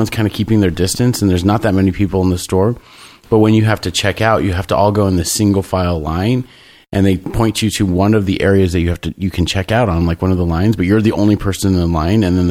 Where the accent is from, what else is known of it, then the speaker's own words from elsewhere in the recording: South Korea; English is a second language; I grew up in South Korea.